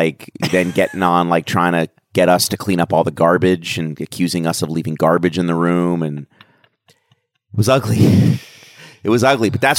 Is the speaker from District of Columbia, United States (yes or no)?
yes; Washington, District of Columbia, United States; So the reason this is cool is that I'm from Washington, D.C., and one of the landmarks of Washington, D.C. is the Air and Space Museum